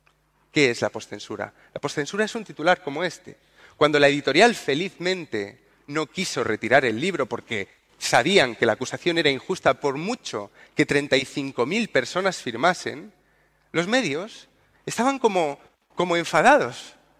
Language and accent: Spanish; Andalusia, Spain; Yo no soporto que se metan con mi región. Yo soy andaluz.